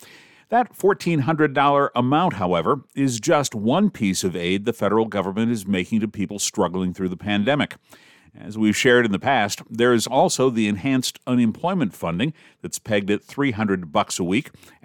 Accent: Detroit, Michigan, United States; Since the 1950s, my hometown of Detroit has lost over 50% of its population.

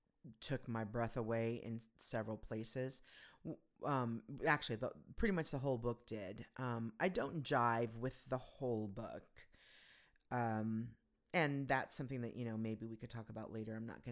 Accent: California, United States; there was a big piece of huge, you know, significant piece of property that I grew up on in Southern California

